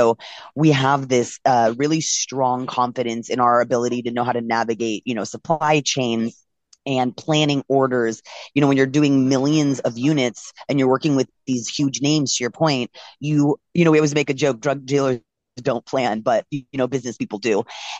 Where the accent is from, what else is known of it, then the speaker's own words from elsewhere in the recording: California, United States; I'm from California.